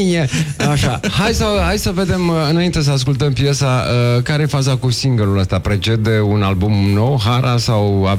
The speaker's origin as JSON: {"language": "Romanian", "region": "Vrancea County", "country": "Romania", "said": "Vrâncen de-ai mei, m-am întâlnit cu ei acolo."}